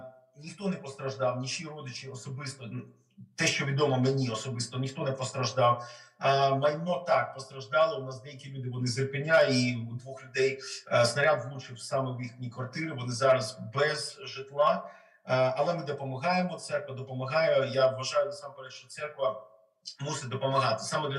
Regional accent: Kyiv, Ukraine; як людина, просто як українець, як киянин

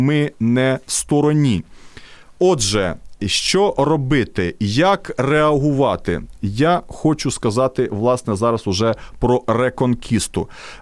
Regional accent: Odesa Oblast, Ukraine; Одеська область, південь Одещини, моя рідна Бессарабія, з якої я родом

